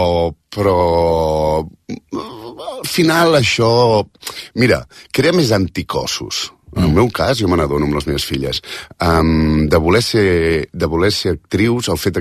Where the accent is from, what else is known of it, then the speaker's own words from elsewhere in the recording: Catalonia, Spain; born there; però he nascut a Catalunya.